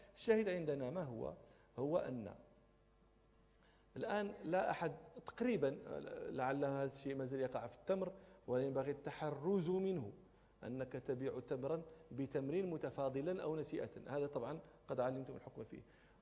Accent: Morocco; هذا يصنعه كثير من الناس عندنا في المغرب.

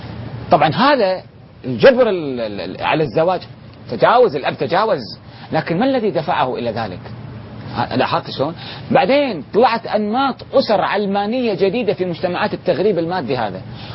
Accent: Kuwait; الكوتشين اللي هي عندنا في الكويت نسميها الجنجفة

